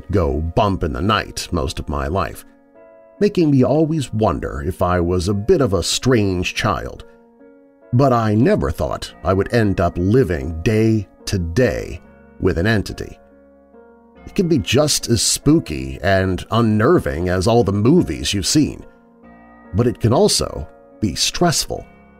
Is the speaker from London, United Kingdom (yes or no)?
yes; Chislehurst, London, United Kingdom; This story is completely true from my days growing up near Chislehurst, Kent.